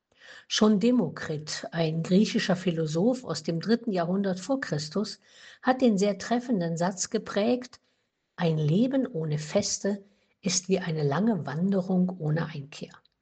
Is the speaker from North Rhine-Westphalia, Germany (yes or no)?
no; Thuringia, Germany; Bei uns zu Hause im Eichsfeld in Thüringen gibt es die Kirmes